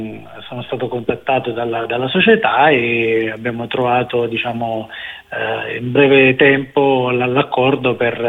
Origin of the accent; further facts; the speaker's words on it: Caserta, Campania, Italy; io sono nato a Caserta, dove ho seguito tutto il percorso di studi fino a anche alla laurea